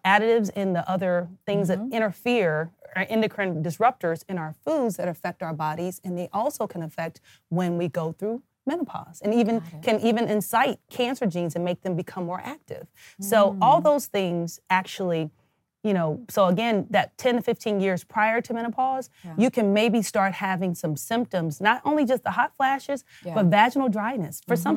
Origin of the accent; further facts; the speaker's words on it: Kansas City, Missouri, United States; And then went to St. Louis University School of Medicine because I'm from Kansas City.